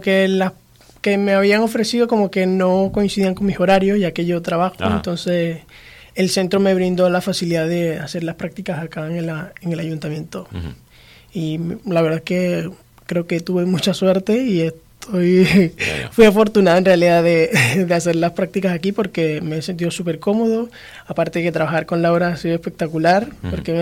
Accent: Venezuela; now in Spain; Yo soy de Venezuela. De Venezuela. Y bueno, llegué hace 2 años a España

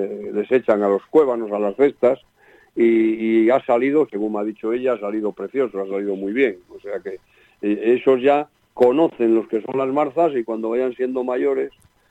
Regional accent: Casar de Periedo, Cantabria, Spain; also born or lived in Cabezón de la Sal; si estuviéramos en mi pueblo, que es Cabezón de la Sal, pues, o en Casar de Periedo, donde yo viví desde pequeñito

